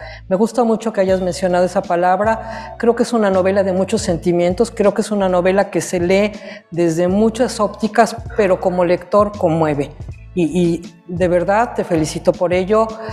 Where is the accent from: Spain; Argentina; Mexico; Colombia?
Mexico; Como mexicana, además, te agradezco mucho mencionar